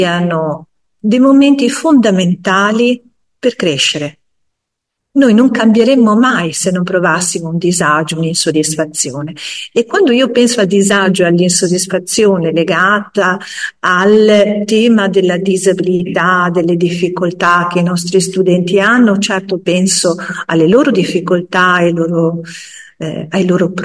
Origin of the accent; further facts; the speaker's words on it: Liguria, Italy; io sono ligure